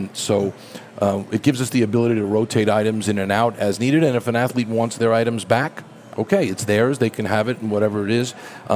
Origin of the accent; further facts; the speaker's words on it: New York City, New York, United States; I grew up in New York City and collecting baseball cards and everything else